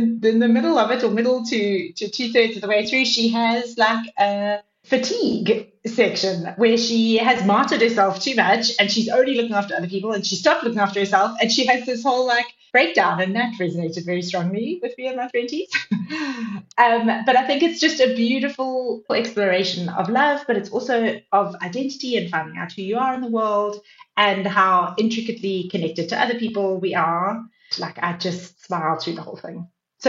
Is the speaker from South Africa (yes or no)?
yes; South Africa; Growing up in South Africa is very different.